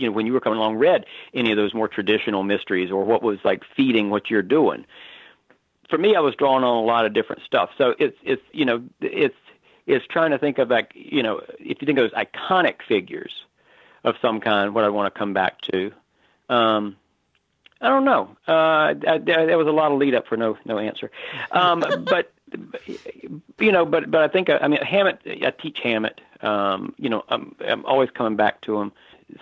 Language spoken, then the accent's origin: English; North Carolina, United States; I mean, I, like I said, I grew up in North Carolina. I spent a lot of time on the coast.